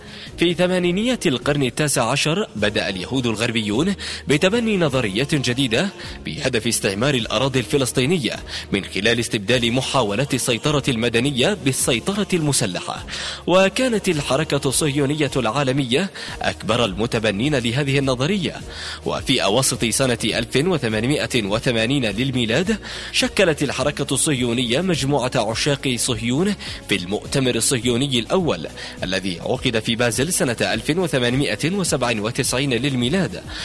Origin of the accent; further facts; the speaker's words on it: Yemen; كم هي كثيرة هذه الأيادي السوداء في بلدنا اليمن